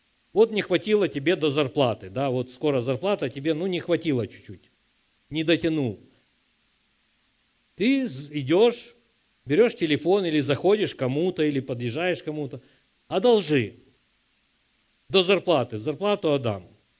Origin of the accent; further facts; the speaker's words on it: Ukraine; Ну, мы с Украины, у нас всегда есть загашнички.